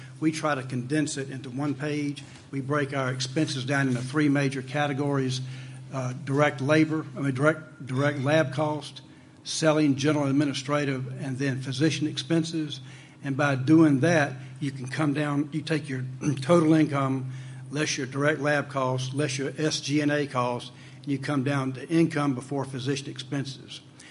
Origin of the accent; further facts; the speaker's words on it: South Carolina, United States; I'm from South Carolina.